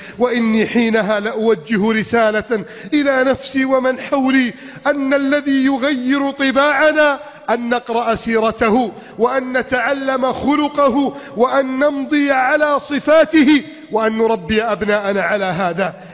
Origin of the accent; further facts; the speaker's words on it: Egypt; اللهم من أراد بلادنا مصر أو حدودها أو ماءها